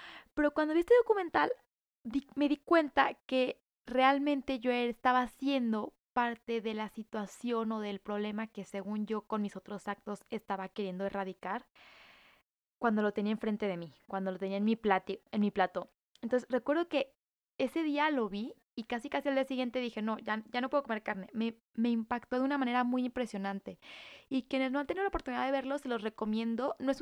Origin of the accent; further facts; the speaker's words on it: Culiacán, Sinaloa, Mexico; Yo vengo de Culiacán, de Culiacán, Sinaloa, de un estado del norte de México